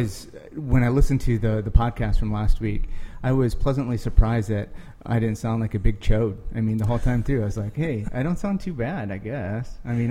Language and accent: English; South Dakota, United States; I grew up in South Dakota